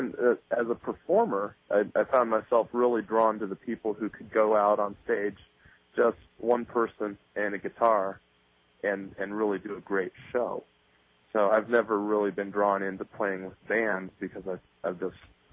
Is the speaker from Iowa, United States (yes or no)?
yes; Marshalltown, Iowa, United States; moved away as an adult; now in Lincoln, United States; Well, I was born in Marshalltown, Iowa, where I lived the first 18 years of my life. Then headed west about 45 miles to Ames, where I went to Iowa State University.